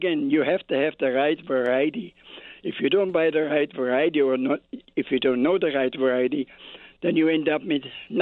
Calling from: Harvard, Illinois, United States; By the way, we got 14 degrees right now here in Harvard.

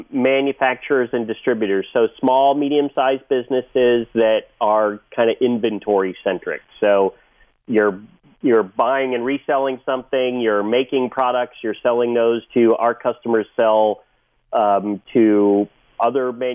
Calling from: San Diego, California, United States; I'm calling in from sunny San Diego.

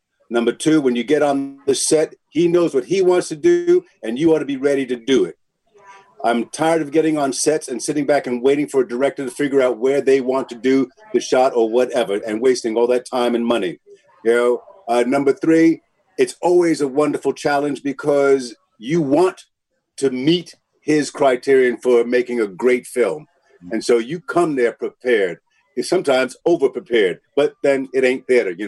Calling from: London, United Kingdom; But I'm calling, we're speaking from London.

